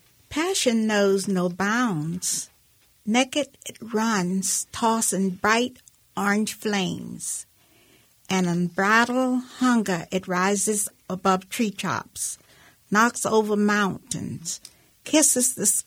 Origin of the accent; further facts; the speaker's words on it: the South, United States; And I was born and raised in the South, and I go back every once in a while